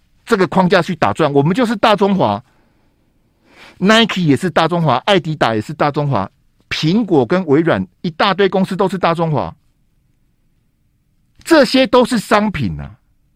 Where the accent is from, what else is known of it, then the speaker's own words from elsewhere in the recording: Taiwan; 这时代哈，惊嗨哈，我们台湾人去大陆啊，你一定是走港澳台那个线，你要走别的线，你也走不进去啊。好，我们要拿台胞证去嘛哈。我们台湾的各种的产品，不管是农产品或是 IT 的那些产品，卖到大陆全部都是中国台湾。